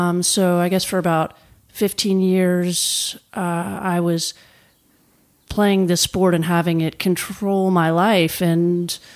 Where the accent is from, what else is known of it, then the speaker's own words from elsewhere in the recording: Nashville, Tennessee, United States; also born or lived in Memphis; I'm originally from Tennessee and grew up with an older sister, about 4 years older.